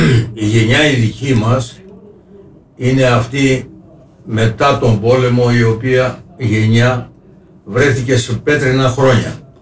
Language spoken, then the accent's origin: Greek; Tylissos, Crete, Greece; born there; Εγώ προσωπικά είχα την τύχη, γεννήθηκα στην Τήλισσο